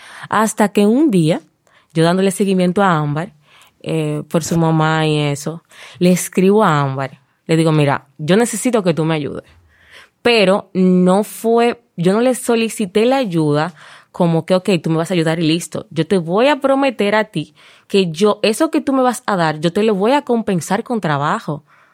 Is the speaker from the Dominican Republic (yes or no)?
yes; San Juan de la Maguana, San Juan, Dominican Republic; No tuve la dicha de tener muchas personas cerca porque vengo de San Juan de la Maguana.